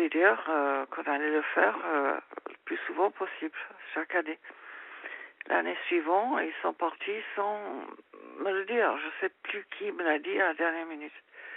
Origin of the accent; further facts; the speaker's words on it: United Kingdom; French is a second language; now in France; je suis anglaise, on s'est rencontrés à Londres. Et on est parti en Asie.